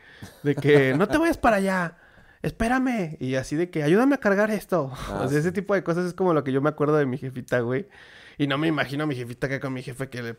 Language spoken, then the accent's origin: Spanish; León, Guanajuato, Mexico; Somos de aquí de León, ¿eh, perro?